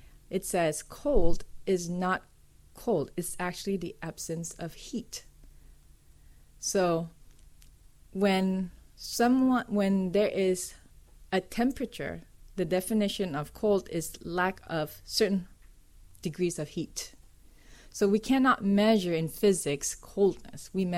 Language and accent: English; Indonesia; I am from Indonesia. How many of you been to Indonesia?